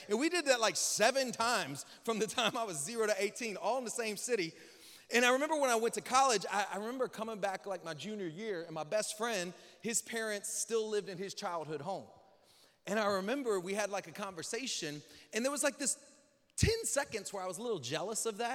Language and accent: English; Lake Charles, Louisiana, United States; born there; I was born in Lake Charles, Louisiana, raging Cajun.